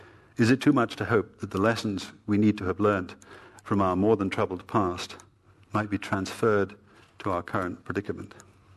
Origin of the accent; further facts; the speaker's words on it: United Kingdom; As a Brit, of course, I am no less burdened